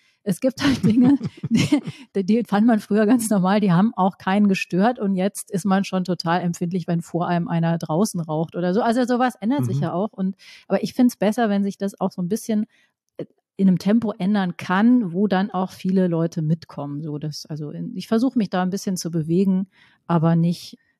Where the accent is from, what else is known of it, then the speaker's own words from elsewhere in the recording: North Rhine-Westphalia, Germany; ich bin ja auch im Rheinland groß geworden